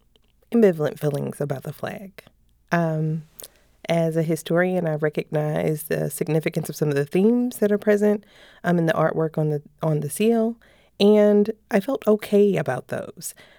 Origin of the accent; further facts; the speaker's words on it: East St. Louis, Illinois, United States; I'm in Illinois, and I mean, I was born and raised in East St. Louis.